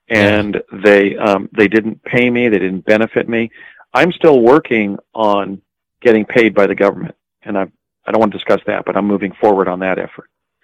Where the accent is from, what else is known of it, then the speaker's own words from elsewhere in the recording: Morris Plains, New Jersey, United States; I was steeped in Washingtonia as somebody born in Morristown and growing up in Morris Plains.